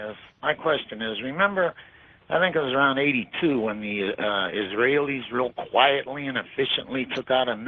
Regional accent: Youngstown, Ohio, United States; I'm from Youngstown.

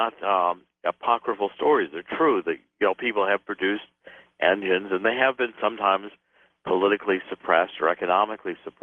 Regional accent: Ohio, United States; Well, first of all, I grew up in Ohio, so I understand what you're talking about.

